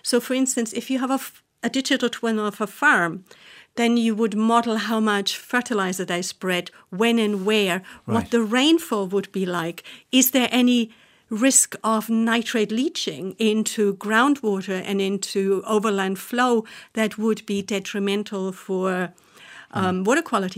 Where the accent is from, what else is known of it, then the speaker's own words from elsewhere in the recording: Bavaria, Germany; English is a second language; Like in other countries where you have like snow and winter, like I come from Bavaria